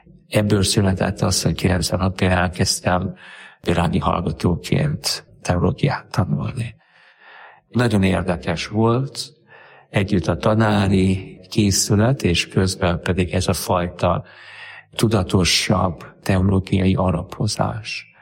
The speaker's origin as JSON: {"language": "Hungarian", "region": "Budapest", "country": "Hungary", "said": "Budapesti vagyok, 64-ben születtem, így elkötelezett katolikus családban, 4 fiútestvér közül a legkisebbként."}